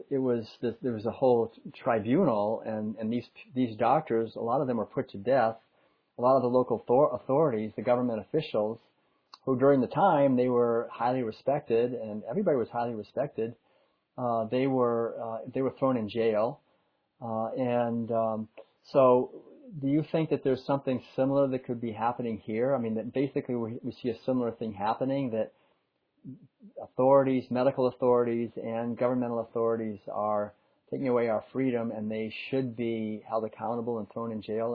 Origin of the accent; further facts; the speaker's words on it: Concord, Massachusetts, United States; I remember, you know, where I grew up in Concord, Massachusetts, the Revolutionary War was still very much alive.